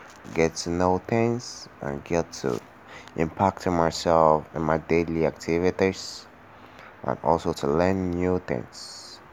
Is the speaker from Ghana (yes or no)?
yes; Ghana; from Ghana, and I'm a final year student of a new university.